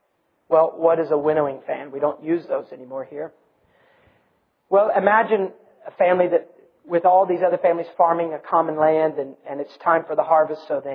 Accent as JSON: {"language": "English", "region": "Ohio", "country": "United States", "said": "You can't tell I'm from Ohio and you're not, right?"}